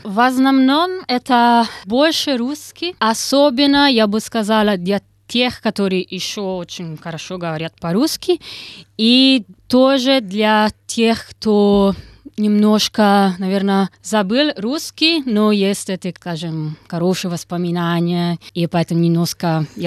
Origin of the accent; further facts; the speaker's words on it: Italy; Russian is a second language; Я родилась в Италии, выросла в Италии.